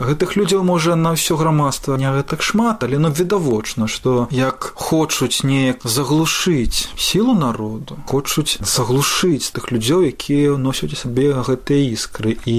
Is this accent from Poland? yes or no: no; Pruzhany, Brest Region, Belarus; Я літаральна вось учора вярнуўся якраз такі з Пружаны, з Пружаншчыны, з маёй малой радзімы.